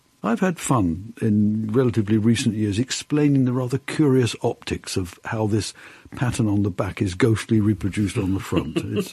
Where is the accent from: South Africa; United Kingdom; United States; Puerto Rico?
United Kingdom; England; born there; I was born just outside London.